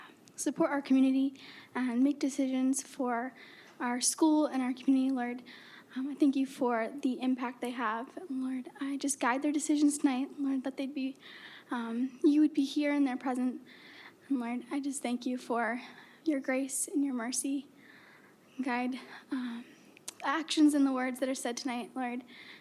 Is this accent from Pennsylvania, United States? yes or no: yes; East Earl, Pennsylvania, United States; I'm here to pray for the board. I'm from East Earl.